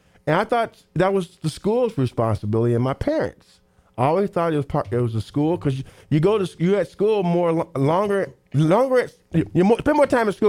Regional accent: Terre Haute, Indiana, United States; I had a rough time in high school, my hometown, Terre Haute

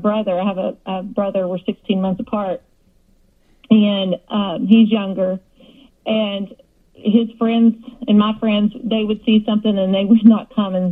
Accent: Ashland, Kentucky, United States; I'm born and raised in the Appalachian Mountains of Kentucky.

